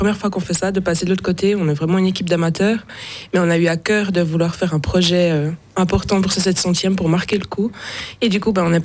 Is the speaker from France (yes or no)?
yes; La Neuville, France; Donc je suis née à la Neuville, j'ai toujours grandi